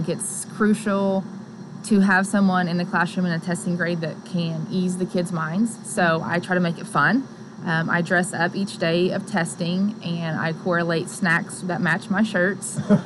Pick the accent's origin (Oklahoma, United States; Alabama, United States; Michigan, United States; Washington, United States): Oklahoma, United States; Whitesboro; I grew up in Whitesboro, Oklahoma.